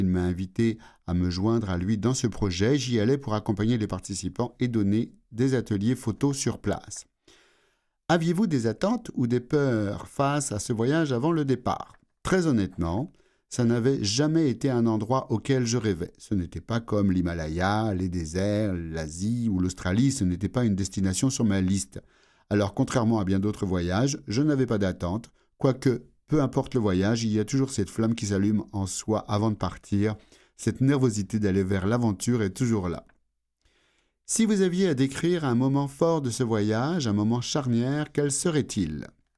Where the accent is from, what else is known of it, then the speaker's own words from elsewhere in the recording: Quebec, Canada; accent: Quebec; also born or lived in Switzerland; je suis né en Suisse et j'y ai grandi jusqu'à l'âge de 5 ou 6 ans, mais je suis un Québécois dans ma façon de voir les choses, comme dans mon accent. Ce voyage m'a reconnecté au Québec.